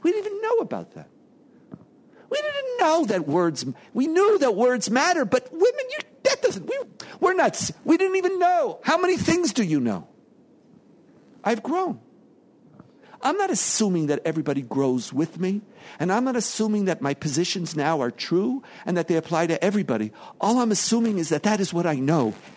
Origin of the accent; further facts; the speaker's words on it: Jerusalem, Jerusalem District, Israel; I grew up in Yerushalayim of the 70s.